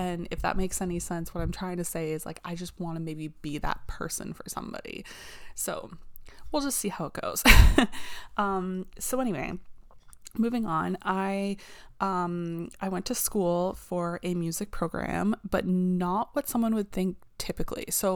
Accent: Ontario, Canada; But I'm from Canada, Ontario. Currently, I'm about an hour and a half, roughly we'll say 2 hours away from Toronto. But where I actually am from, I'm about like 6 to 7 hours away.

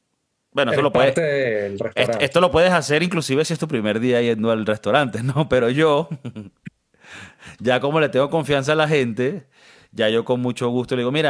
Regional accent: Venezuela; also born or lived in United States; yo por lo menos me crié en Venezuela y en Estados Unidos

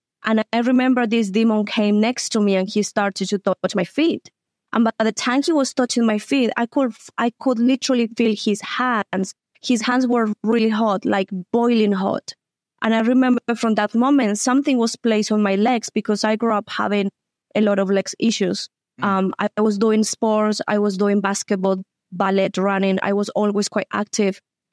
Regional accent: Colombia; We are originally from South America, from Colombia.

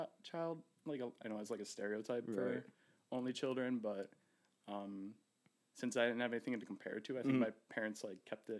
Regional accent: Cheektowaga, New York, United States; Right outside. Right on the edge of like Cheektowaga, Amherst. Grew up there my whole life.

